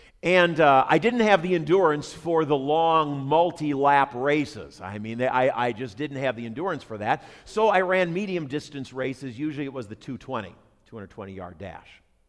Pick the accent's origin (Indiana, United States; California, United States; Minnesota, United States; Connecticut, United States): Minnesota, United States; Minneapolis; When I was growing up in South Minneapolis, I was, believe it or not, a member of my high school track team.